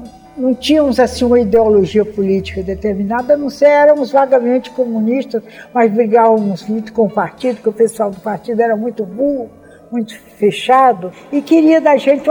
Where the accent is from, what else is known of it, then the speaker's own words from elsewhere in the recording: Ceará, Brazil; now in Rio de Janeiro, Brazil; eu moro no Rio e vivo no Ceará, né? Eu gosto do Rio, gosto dos cariocas, me sinto muito bem no Rio, mas minha terra é o Ceará.